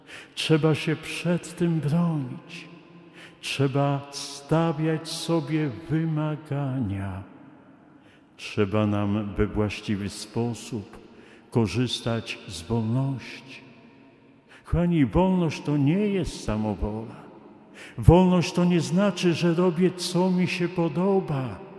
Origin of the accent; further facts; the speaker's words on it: Warsaw, Masovian Voivodeship, Poland; Pamiętam koleżankę z klasy w Warszawie, pochodzę z Warszawy.